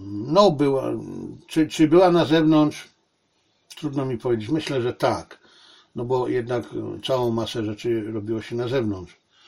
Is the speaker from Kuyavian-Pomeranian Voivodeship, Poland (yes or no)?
no; Zabrze, Silesian Voivodeship, Poland; w moim dzieciństwie, czyli w Zabrzu, młodości, czyli w Zabrzu